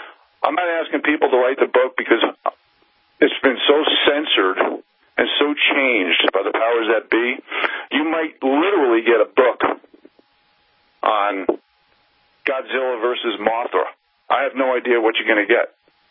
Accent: New York City, New York, United States; And New York police, I'm from New York City, so I'm calling you out on this.

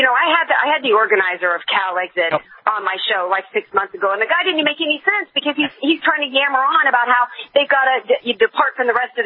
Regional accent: the South, United States; I'm from the South, and you know, we don't mind being called a few colorful names, okay?

